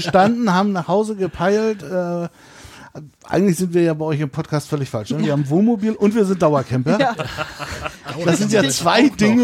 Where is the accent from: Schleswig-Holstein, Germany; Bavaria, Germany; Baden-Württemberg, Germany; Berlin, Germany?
Schleswig-Holstein, Germany; da bin ich auf dem Campingplatz sozusagen groß geworden bei meinen Eltern.